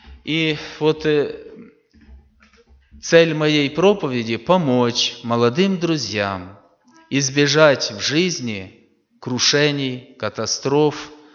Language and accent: Russian; Verkhnodniprovsk, Dnipropetrovsk Oblast, Ukraine; Я с Украины, Днепропетровская область, город Верхнеднепровск.